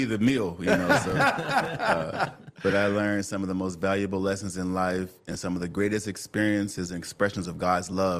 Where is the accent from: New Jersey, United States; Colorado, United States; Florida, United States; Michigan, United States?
Michigan, United States; You know, growing up in Michigan, it's really culturally divided, especially in Detroit. It's like if you live in Detroit, you're black. So coming here was a culture shock.